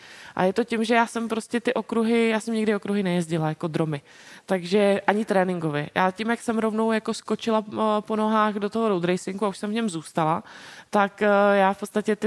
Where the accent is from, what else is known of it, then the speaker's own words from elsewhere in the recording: Brno, South Moravian Region, Czechia; já jsem původem z Brna, tak takže jsem měla celkem blízko na brněnský okruh